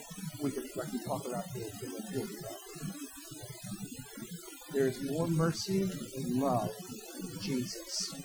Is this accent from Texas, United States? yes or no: no; South Carolina, United States; You know, I come from South Carolina. My dad comes from North Carolina.